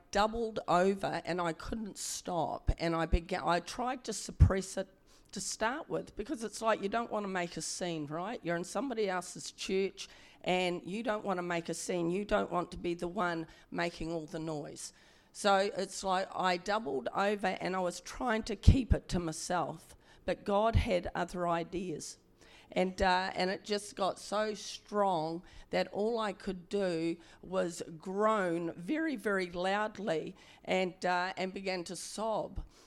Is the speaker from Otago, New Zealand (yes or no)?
no; Te Aroha, Waikato, New Zealand; And I never forget when I was in Te Araha, and it was my hometown, and I went to church, and it was a Baptist church